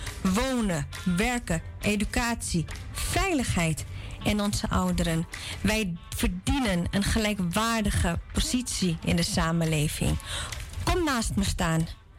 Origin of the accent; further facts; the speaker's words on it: Amsterdam, North Holland, Netherlands; geboren en getogen in Amsterdam Zuidoost.